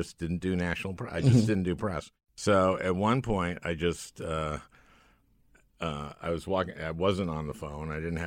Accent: St. Louis Park, Minnesota, United States; I'm from St. Louis Park, which is called St. Jewish Park in Minnesota.

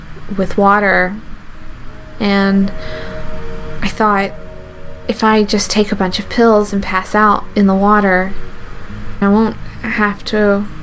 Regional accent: the South, United States; I grew up in the South, and my closest relatives were me and my brother, Tommy, and my cousin, Eddie.

